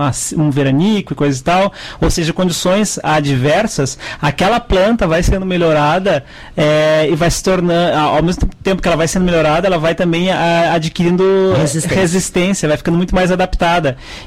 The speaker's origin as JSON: {"language": "Portuguese", "town": "Caçapava do Sul", "region": "Rio Grande do Sul", "country": "Brazil", "said": "eu sou de Caçapava, meu pai sempre plantou mugango, né?"}